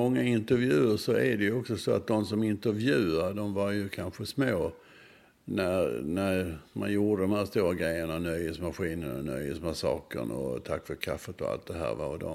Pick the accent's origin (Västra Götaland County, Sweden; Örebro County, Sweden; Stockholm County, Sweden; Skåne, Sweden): Skåne, Sweden; Malmö; alltså jag är född och uppväxt i Malmö